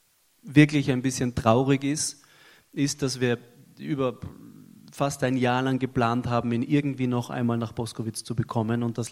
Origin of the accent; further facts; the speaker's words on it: Vienna, Austria; Ich bin in Wien geboren und habe in Wien auch meine Schule fertig gemacht.